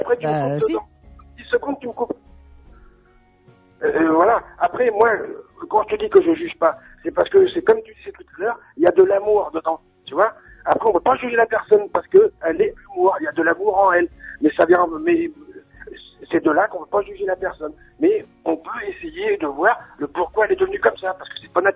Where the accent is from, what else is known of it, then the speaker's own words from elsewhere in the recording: Oran, Oran Province, Algeria; Non, je suis d'Oran.